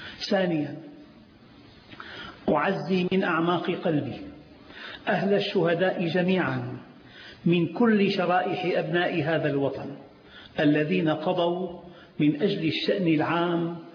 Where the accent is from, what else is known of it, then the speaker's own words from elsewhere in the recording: Syria; انطلاقاً من غيرتي على بلدي سوريا الحبيبة